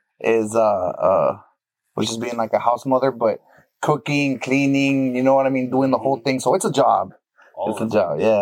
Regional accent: Brownsville, Texas, United States; also born or lived in Mexico; But I was raised in Brownsville.

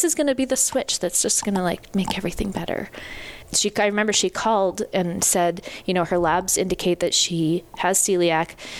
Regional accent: Spokane, Washington, United States; I'm from the Spokane area

